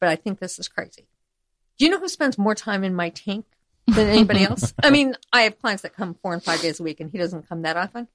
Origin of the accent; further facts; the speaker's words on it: New England, United States; now in Pensacola, United States; Like, I'm from New England. They don't have showers on the beach there.